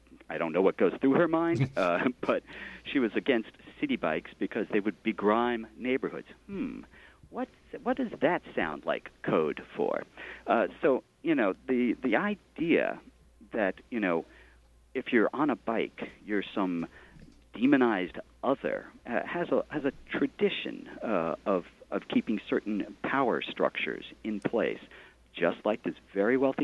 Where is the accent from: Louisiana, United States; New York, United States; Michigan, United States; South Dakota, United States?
New York, United States; Brooklyn; from Brooklyn